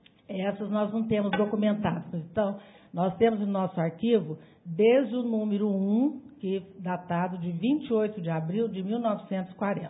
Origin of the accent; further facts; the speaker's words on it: Guaxupé, Minas Gerais, Brazil; Eu sou daqui, nasci em Guaxupé, fui criada aqui, aqui sempre trabalhei até aposentar.